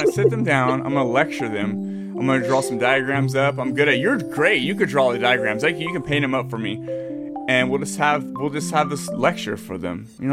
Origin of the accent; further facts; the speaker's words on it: California, United States; That's the way I was raised in California.